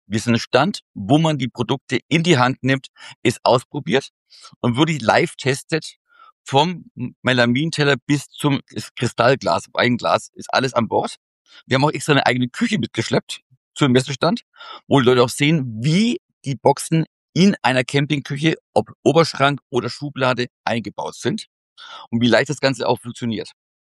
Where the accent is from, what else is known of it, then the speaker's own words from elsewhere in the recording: Bavaria, Germany; Wir kommen aus Franken.